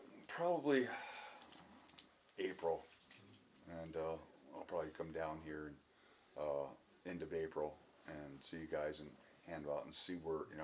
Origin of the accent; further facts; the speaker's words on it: Wilkeson, Washington, United States; Bottom of Mount Rainier. In a little coal mining town.